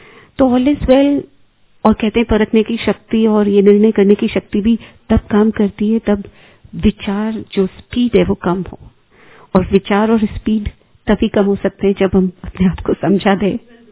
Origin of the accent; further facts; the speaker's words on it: Mumbai, Maharashtra, India; now in Jaipur, India; हम वैसे तो बॉम्बे से हैं, बॉम्बे लोखंडवाला, और अभी रिसेंटली अभी जयपुर में रहते हैं